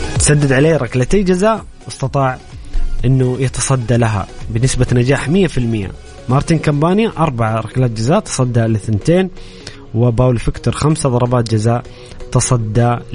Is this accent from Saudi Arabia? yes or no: yes; Saudi Arabia; المباراة اللي تهمنا كسعوديين